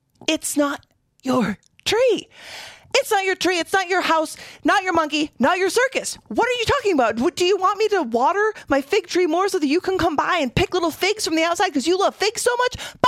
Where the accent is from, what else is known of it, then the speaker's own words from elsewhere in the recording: Michigan, United States; growing up in Michigan, Midwest, all those like stinging nettles